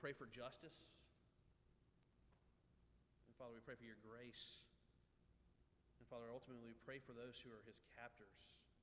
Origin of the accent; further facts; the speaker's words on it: Ridgeland, Mississippi, United States; I grew up in Ridgeland, Mississippi, and then I went to Hattiesburg for Southern Miss, and I stayed there for 5 years.